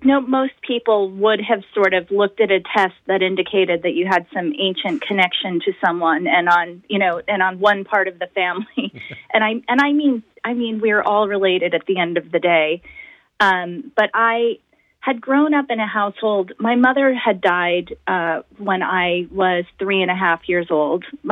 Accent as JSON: {"language": "English", "region": "Midwest", "country": "United States", "said": "I'm a Midwesterner. We hug you when you leave. We do big goodbyes."}